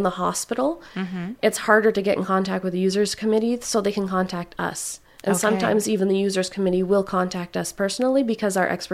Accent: Quebec, Canada; now in Sherbrooke, Canada; I grew up in Canton d'Adli, near North Hatley. Mm-hmm. So I've grown up there, and I'm currently living in Sherbrooke, so I haven't really left.

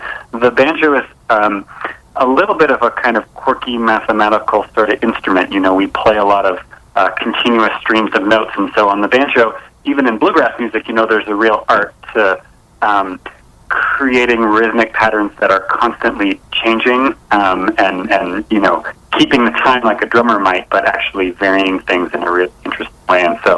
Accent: Canada; this could have come from being Canadian

